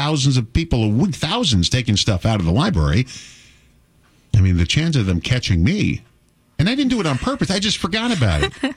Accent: Massapequa, New York, United States; It's where I grew up in Massapequa, New York.

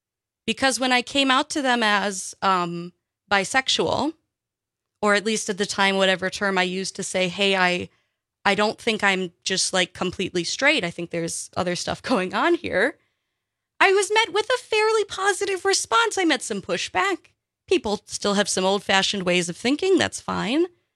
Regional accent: Park Falls, Wisconsin, United States; also born or lived in Stevens Point / Wausau; now in Milwaukee, United States; When I was born here in Wisconsin and I've lived in Wisconsin my whole life, and yet I feel like the stranger in the strange land. I was born in Stevens Point. I grew up near Park Falls for many years, then moved to Wausau.

